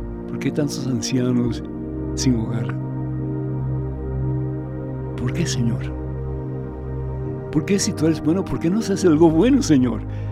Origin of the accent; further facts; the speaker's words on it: Cuba; Él es de Venezuela, yo soy de Cuba.